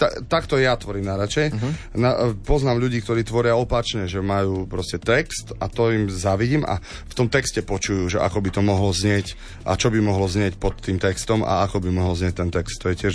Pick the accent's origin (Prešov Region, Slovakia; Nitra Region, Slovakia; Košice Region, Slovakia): Košice Region, Slovakia; Košice; now in Banská Bystrica, Slovakia; ja som vlastne v jeho očiach vnímaný ako Košičan, čo som Košičan